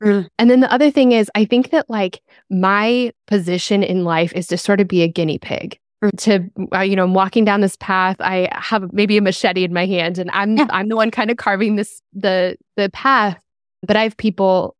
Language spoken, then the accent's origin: English; Denver, Colorado, United States; now in Nashville, United States; I'm from Colorado, grew up, born and raised in Denver, and my family and my best friends still live there. Mm-hmm. I live in Nashville now.